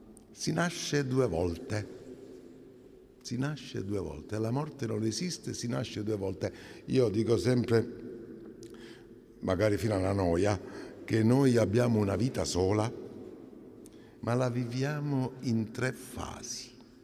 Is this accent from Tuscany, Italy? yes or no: no; Catania, Sicily, Italy; Io vengo da Catania.